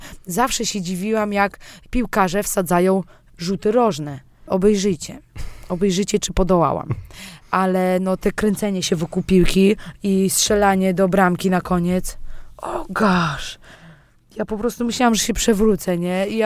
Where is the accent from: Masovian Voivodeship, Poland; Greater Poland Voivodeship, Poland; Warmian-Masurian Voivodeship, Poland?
Warmian-Masurian Voivodeship, Poland; Olsztyn; mogłam wybrać moje rodzinne miasto Olsztyn